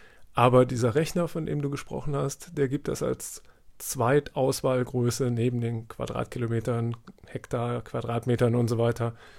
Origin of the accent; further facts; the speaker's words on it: Saarland, Germany; Wobei man als Saarländer da ja nie weiß, genau wie man dazu stehen soll.